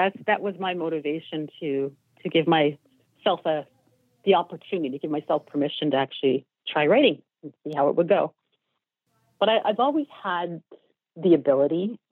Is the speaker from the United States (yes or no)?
no; Canada; It's basically, I'm Canadian.